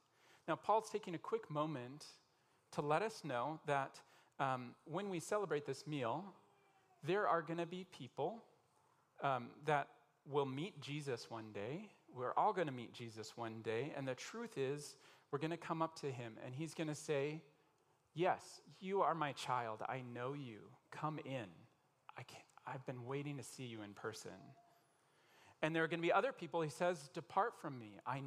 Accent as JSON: {"language": "English", "country": "United States", "said": "I'm American. I love Thanksgiving."}